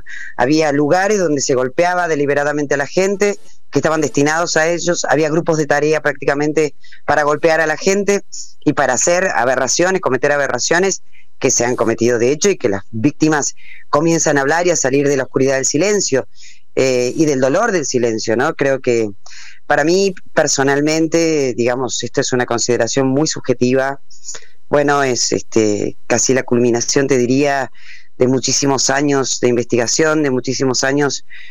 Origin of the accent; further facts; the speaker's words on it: Jujuy, Argentina; Yo le decía, no, yo soy de Jujuy.